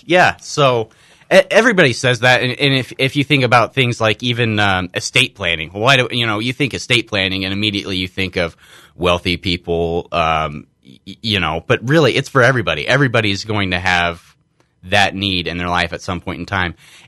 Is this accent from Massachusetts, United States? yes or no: no; Galesburg, Illinois, United States; So I was born and raised actually here in Galesburg.